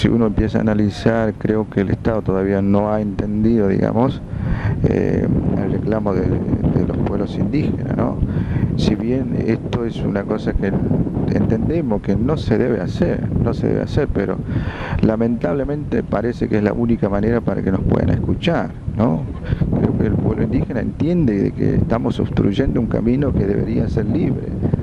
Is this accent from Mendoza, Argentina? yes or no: no; Castelli, Chaco, Argentina; yo quiero aclarar que soy de Castel y estoy acá en Machagay